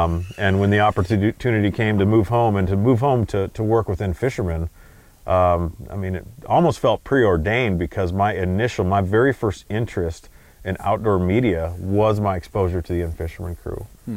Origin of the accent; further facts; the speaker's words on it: Iowa, United States; and I grew up in Iowa.